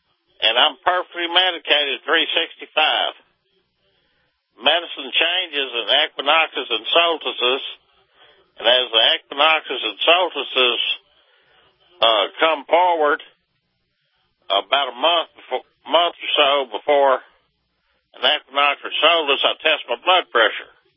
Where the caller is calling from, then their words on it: Arkansas, United States; Southwest Arkansas.